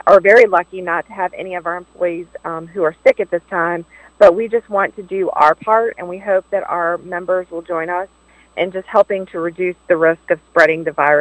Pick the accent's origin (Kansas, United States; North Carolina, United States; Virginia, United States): Virginia, United States; I'm actually talking to you from my hometown of Louisa County.